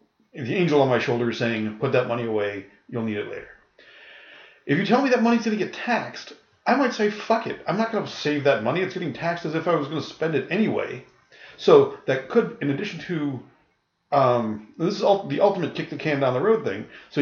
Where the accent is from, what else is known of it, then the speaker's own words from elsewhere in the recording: Buffalo, New York, United States; I mean, I grew up in Buffalo. You know, the steel companies had pension plans